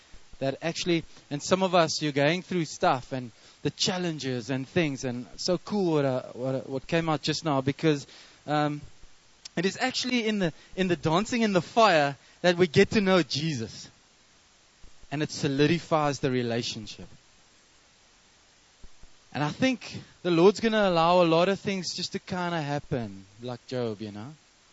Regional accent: Cape Town, Western Cape, South Africa; now in Durban, South Africa; I'm from Durban, originally from Cape Town.

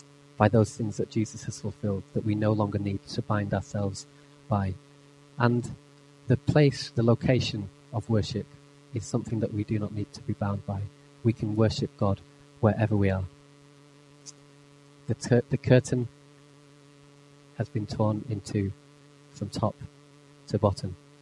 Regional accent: England, United Kingdom; But then I'm not sure that anybody queues as well as English people do. We're quite good at queuing.

